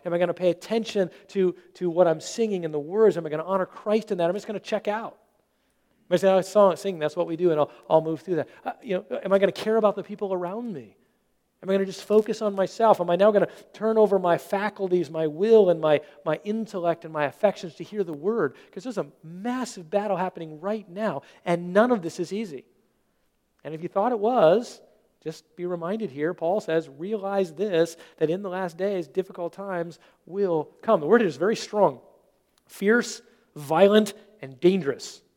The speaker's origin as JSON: {"language": "English", "country": "United States", "tie": "born or raised there", "said": "maybe it's because we grew up in America"}